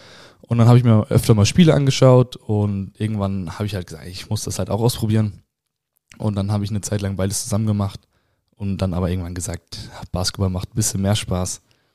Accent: Itzehoe, Schleswig-Holstein, Germany; Ja, ich komme aus Itzehoe, ganz im Norden. War eigentlich ganz normale Kindheit, ganz normal alles.

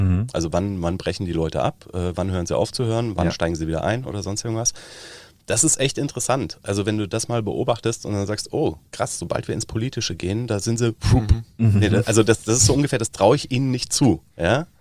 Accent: Bavaria, Germany; born or raised there; accent: Bavarian

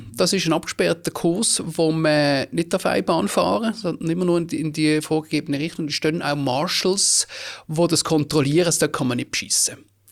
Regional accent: Basel, Basel-Stadt, Switzerland; Geboren im Frauenspital in Basel und nachher an der Brisacherstrasse im Gleibasel, gerade beim Erasmusplatz, 20 Jahre lang gelebt.

